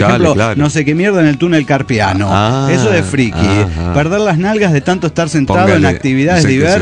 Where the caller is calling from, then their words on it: Zacualpan, Veracruz, Mexico; de Zacualpan, Veracruz. No había funcionado el internet en toda la zona.